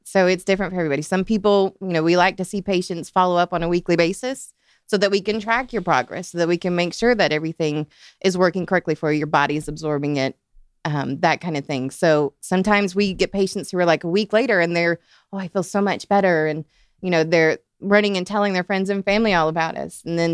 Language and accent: English; Loganville, Georgia, United States; And I grew up in Loganville, so.